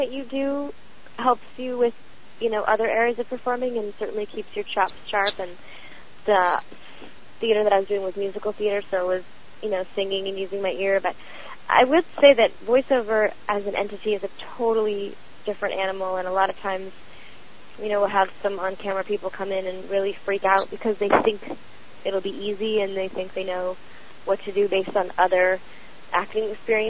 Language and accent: English; Toronto, Ontario, Canada; I grew up in Toronto